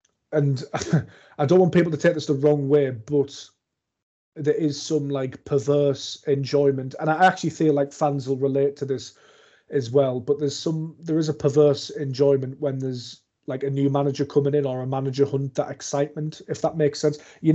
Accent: Sunderland, North East England, United Kingdom; I live in Sunderland, I'm from Sunderland, I cover Sunderland.

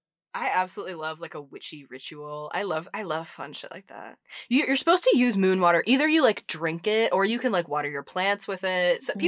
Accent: Texas, United States; I mean, I'm from Texas. Like, those lakes are weirdly warm.

